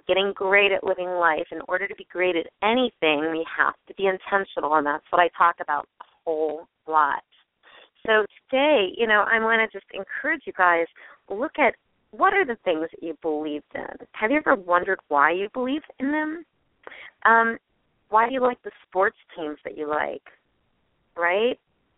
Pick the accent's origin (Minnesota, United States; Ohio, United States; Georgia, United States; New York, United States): Ohio, United States; Cincinnati; because I'm from Cincinnati, which is not too far away.